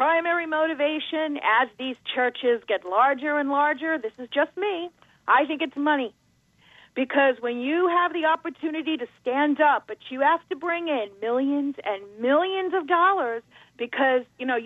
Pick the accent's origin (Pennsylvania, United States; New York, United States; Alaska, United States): New York, United States; I'm a New Yorker. Maybe I just have a cynical point of view.